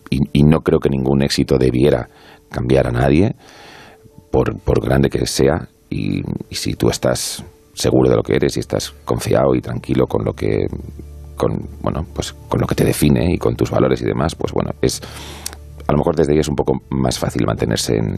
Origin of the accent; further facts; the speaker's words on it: Algeciras, Andalusia, Spain; Soy de Algeciras.